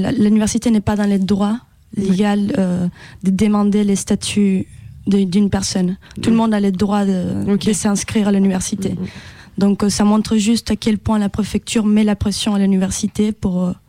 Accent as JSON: {"language": "French", "country": "Venezuela", "second_language": "French", "lives_now": "France", "said": "Je viens de Venezuela et je n'ai pas une visa pour pouvoir continuer mes études"}